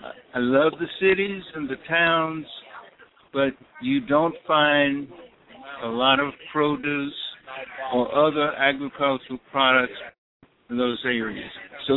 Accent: Ravenel, South Carolina, United States; I am from Ravenel, South Carolina, a small town approximately 5 miles from the city limits of Charleston, South Carolina.

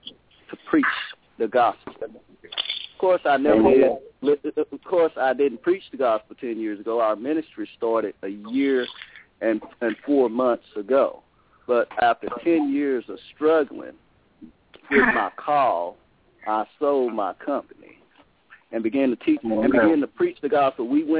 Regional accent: West Monroe, Louisiana, United States; also born or lived in Oakland; Well, I was born in Oakland, California. I was raised in West Monroe, Louisiana. I attended West Monroe High School.

